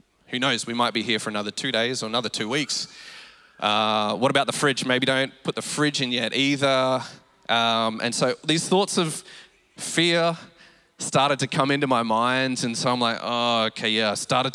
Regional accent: Rockhampton, Queensland, Australia; I grew up in Rocky all my life.

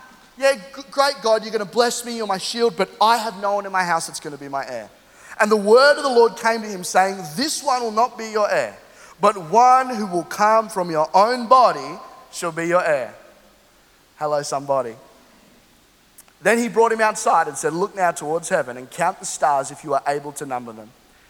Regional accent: Australia; born there; also born or lived in London, United Kingdom; I moved to Australia right before I went through puberty.

